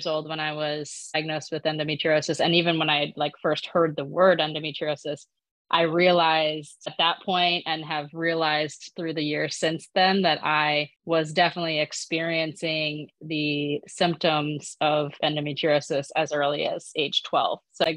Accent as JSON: {"language": "English", "region": "New Jersey", "country": "United States", "tie": "born or raised there", "moved": "as an adult", "said": "I grew up in New Jersey, moved to New York to go to college, and that is where I was first diagnosed at NYU Hospital."}